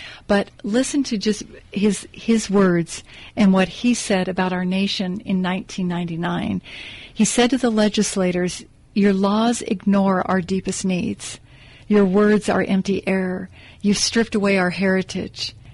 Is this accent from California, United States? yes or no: yes; California, United States; But what has happened to my home state is it is no longer a shining light to the nation, Dr. Campbell.